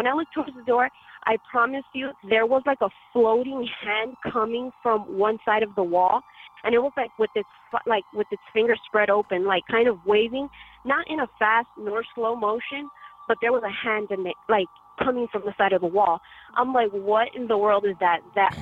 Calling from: Miami, Florida, United States; I'm calling from Miami, Florida.

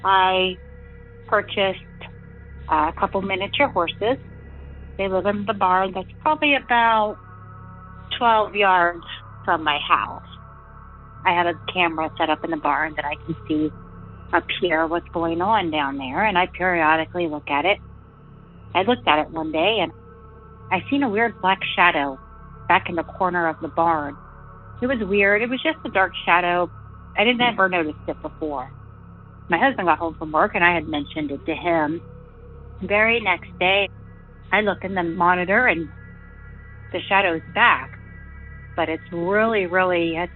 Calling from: Amanda, Ohio, United States; I'm calling from Amanda, Ohio. I am out in the woods.

